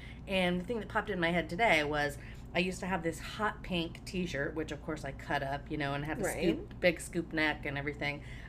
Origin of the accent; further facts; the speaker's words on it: Salt Lake City, Utah, United States; I feel like, a very accurate representation of growing up in the Salt Lake area in the, you know, late 80s, early 90s.